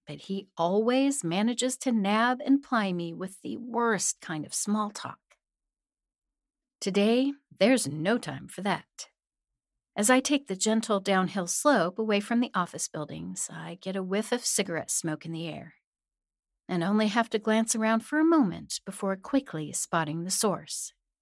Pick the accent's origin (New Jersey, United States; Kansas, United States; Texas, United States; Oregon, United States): Kansas, United States; moved away as an adult; I've been a Northwest Arkansas transplant for close to a year now. Moving here wasn't much of a jump from my home state of Kansas